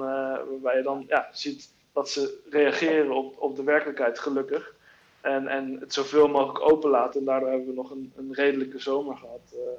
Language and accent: Dutch; Curaçao; een agency op Curaçao, waar ik vandaan kom.